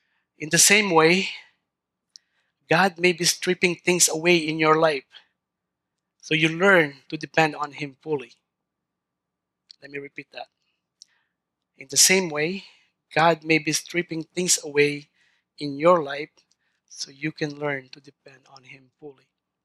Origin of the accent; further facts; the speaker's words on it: Philippines; I grew up in the Philippines with very little.